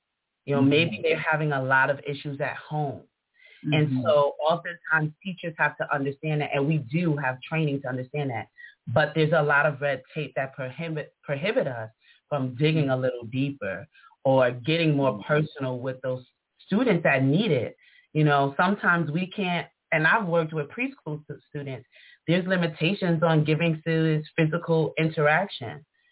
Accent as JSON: {"language": "English", "town": "Harlem", "region": "New York", "country": "United States", "tie": "born or raised there", "said": "I, like I said, born and raised in Harlem"}